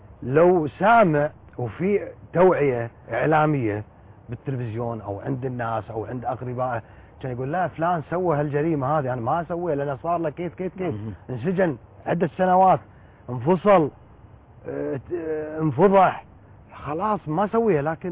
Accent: Kuwait

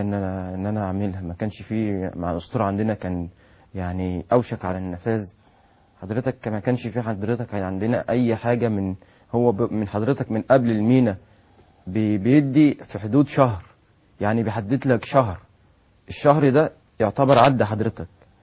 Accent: Egypt; احنا مصريين

